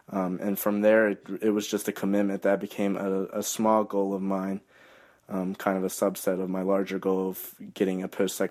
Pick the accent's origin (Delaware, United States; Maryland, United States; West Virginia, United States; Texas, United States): West Virginia, United States; Falling Waters; I grew up in Falling Waters, West Virginia, which is a small city in the Eastern Panhandle. There I lived with my grandparents.